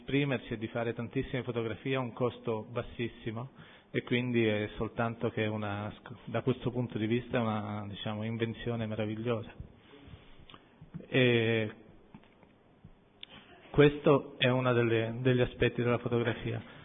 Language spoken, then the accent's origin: Italian; Rome, Lazio, Italy; io sono nato a Roma, ho vissuto a Roma, e Roma è una città particolarmente carica da quel punto di vista